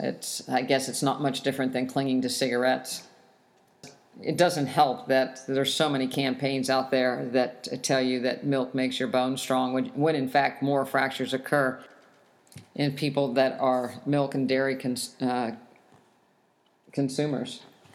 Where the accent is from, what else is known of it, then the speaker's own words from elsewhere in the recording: West Virginia, United States; I wasn't raised this way. I grew up in West Virginia. My family raised their own animals for meat to eat.